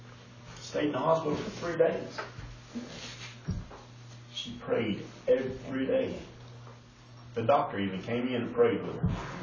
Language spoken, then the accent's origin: English; Virginia, United States; I grew up in Virginia. You had to fight where I grew up.